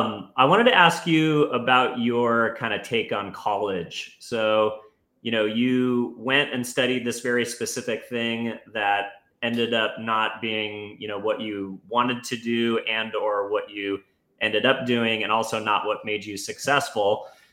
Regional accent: West Coast, United States; I'm from the West Coast.

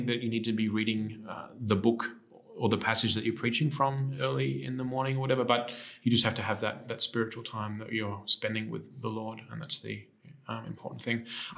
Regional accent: Australia; I grew up in the Anglican Church in Australia.

